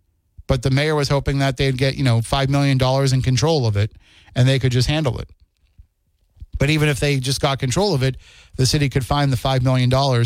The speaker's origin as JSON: {"language": "English", "town": "Plymouth", "region": "Massachusetts", "country": "United States", "tie": "born or raised there", "said": "and I grew up in Plymouth. So I spent, you know, from first grade through fifth grade in Plymouth."}